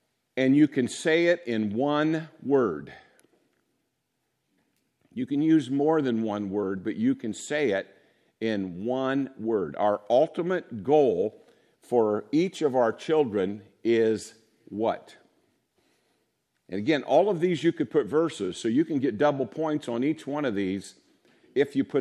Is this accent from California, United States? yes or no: no; Indiana, United States; also born or lived in Kansas City; I'm from Indiana. We live just outside of Indianapolis, Indiana.